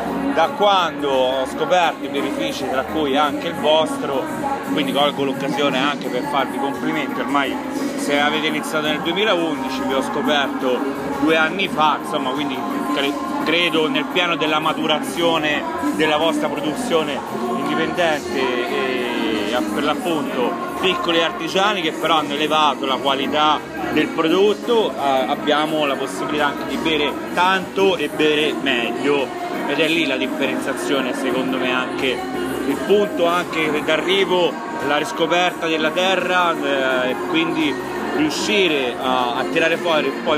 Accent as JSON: {"language": "Italian", "region": "Tuscany", "country": "Italy", "said": "Poi, come si può sentire, anch'io sono toscano e quindi conosco molto bene anche le zone vostre"}